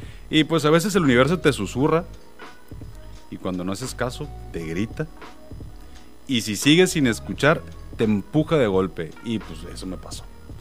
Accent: Ensenada, Baja California, Mexico; now in Tijuana, Mexico; soy originario de Ensenada, pero actualmente vivo en Tijuana.

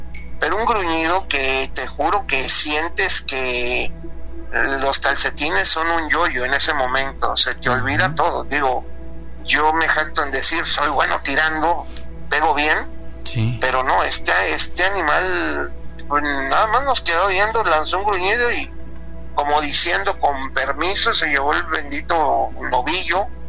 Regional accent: Tabasco, Mexico; also born or lived in Chiapas; No, pues soy de Tabasco y de Chiapas a la vez.

